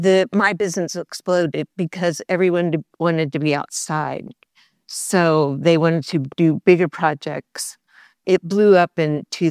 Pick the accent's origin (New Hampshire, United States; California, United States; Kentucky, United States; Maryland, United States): California, United States; now in Tennessee, United States; I'm from Southern California. We moved here from Newport Beach 20 years ago. So we feel like locals now.